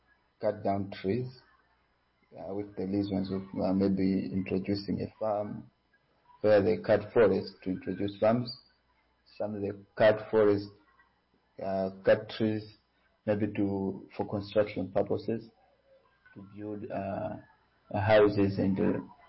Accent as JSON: {"language": "English", "country": "Malawi", "second_language": "English", "moved": "as an adult", "lives_now": "Angola", "said": "I'm from Malawi, and now I'm in Angola"}